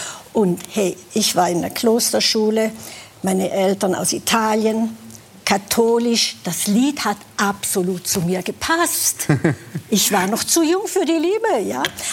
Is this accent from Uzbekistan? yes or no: no; Switzerland; ich habe die Schweiz, meine Heimat, ich habe ja zwei, ich fühle mich als Schweizerin mit italienischem Blut in den Adern